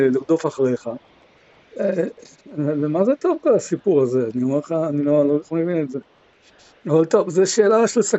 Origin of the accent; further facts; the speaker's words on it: Jerusalem, Jerusalem District, Israel; now in Beit Shemesh, Israel; אמרתי לך שאני גר ברמת בית שמש, אבל אני ירושלמי בדיוק כמוך